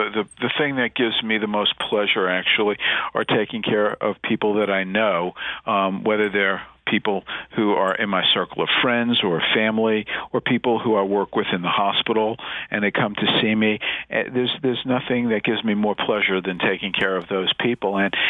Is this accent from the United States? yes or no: yes; Northeast, United States; accent: Yankee; Well, I, as you can maybe tell from my accent, I'm a Yankee.